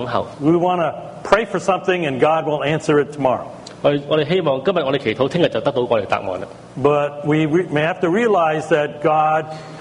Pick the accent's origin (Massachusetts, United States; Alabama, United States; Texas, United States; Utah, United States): Massachusetts, United States; Cambridge; I grew up in Cambridge, and I wanted to be an engineer.